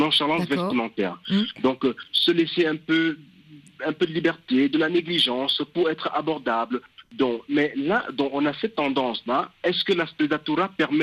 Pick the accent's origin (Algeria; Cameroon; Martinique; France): Cameroon; West; Moi, je viens du Cameroun, je viens du pays Bamileke, où on met des chapeaux.